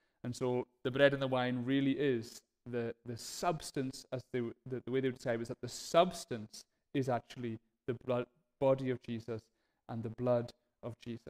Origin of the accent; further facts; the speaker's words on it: Stornoway, Scotland, United Kingdom; now in Carloway, United Kingdom; I'm married to Una. I grew up in Stornoway. I now live in Carloway. Used to be an engineer. I'm now a minister.